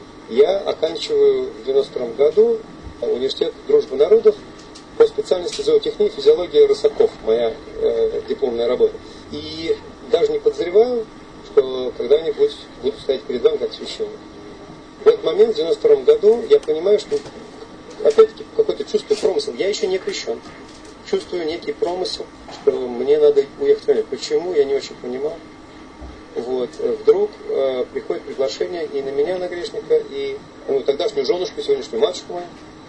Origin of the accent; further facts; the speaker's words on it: Moscow, Russia; Я сам родился и вырос в Москве.